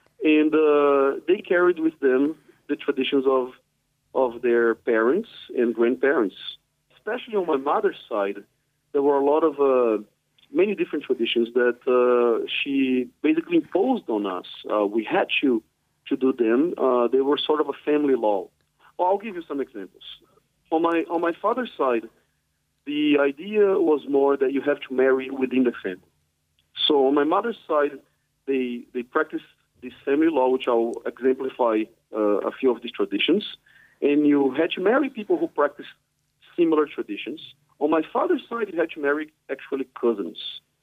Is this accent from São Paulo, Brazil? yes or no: no; Brasília, Federal District, Brazil; So, I was born in Brasilia in 1981. That's the capital of Brazil, as most people know, the new capital of Brazil.